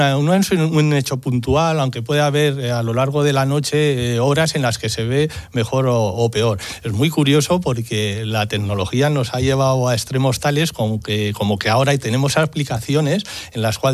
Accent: Logroño, La Rioja, Spain; born there; yo nací en Logroño, mi familia es de ahí, así que después de estudiar medicina en Zaragoza y odontología en Madrid, pues vine a trabajar con mi padre y allí me quedé.

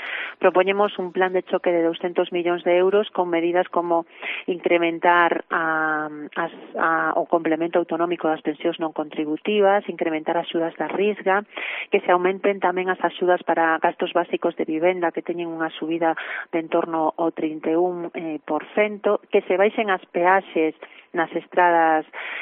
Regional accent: Galicia, Spain; e como galegos e galegas dar un debate que é esencial.

